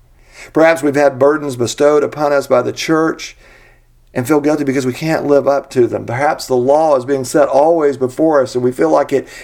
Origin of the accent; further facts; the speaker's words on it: Montgomery, Alabama, United States; I was raised in Montgomery, Alabama, and most people consider that the sticks.